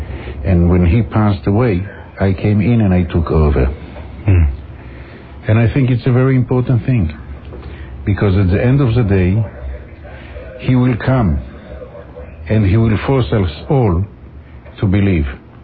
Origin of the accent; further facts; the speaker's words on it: Jerusalem, Jerusalem District, Israel; I was raised in Jerusalem. I remember the Six Days War when Jerusalem was attacked by bombs.